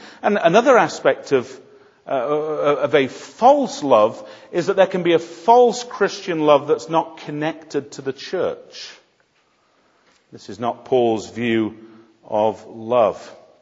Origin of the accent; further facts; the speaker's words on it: Sheffield, Yorkshire and the Humber, United Kingdom; When I was brought up in Sheffield in a mining village